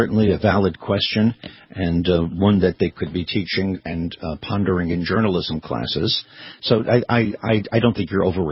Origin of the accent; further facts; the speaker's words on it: Brooklyn, New York, United States; Well, I'm from Brooklyn.